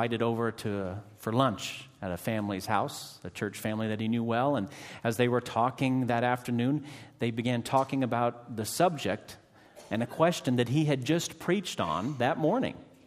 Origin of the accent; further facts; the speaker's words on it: Mingo, Iowa, United States; I was a part of the youth choir there in my hometown of Mingo, Iowa.